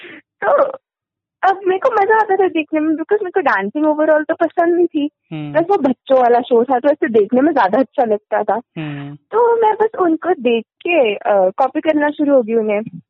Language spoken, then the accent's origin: Hindi; Amritsar, Punjab, India; लोगों को पता है कि नहीं कि मैं अमृतसर से हूँ